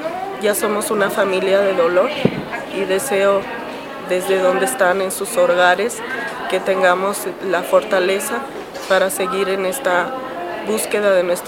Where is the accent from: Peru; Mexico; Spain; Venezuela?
Mexico; Hidalgo del Parral, Chihuahua; yo soy de Parral, Chihuahua.